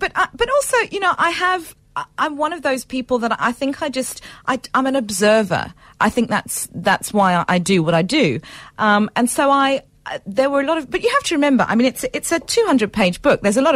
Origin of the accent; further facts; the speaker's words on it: South Africa; as a black person of mixed race, particularly as a South African